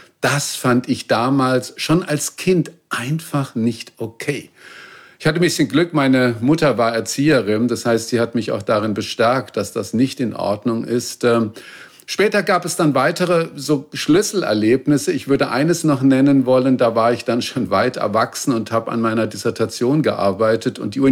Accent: Baden-Württemberg, Germany; Ich bin in Baden-Württemberg zur Schule gegangen

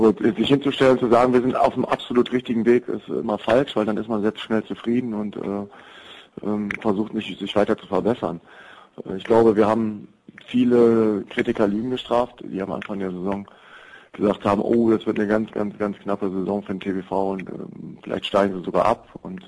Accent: Büttgen, North Rhine-Westphalia, Germany; ich habe oder bin gebürtiger Büttgener. Das ist ein Dorf von 6.000 Einwohnern. Das ist zwar Randgebiet, Karst, Neuss, München-Gladbach, aber grundsätzlich schon von einem Dorf.

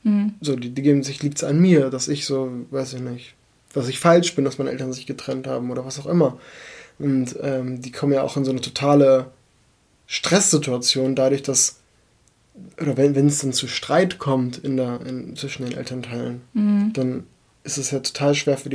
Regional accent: Germany; born there; Wir sind beide in Deutschland geboren.

